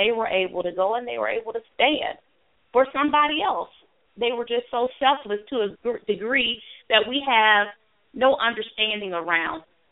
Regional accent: Alabama, United States; much like you, Eric, I'm from Alabama too. That's home.

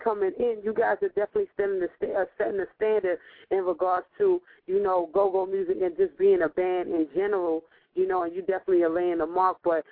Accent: New York, United States; I'm from New York, but I live in the DMV. And, you know, in New York, we don't have Mambo.

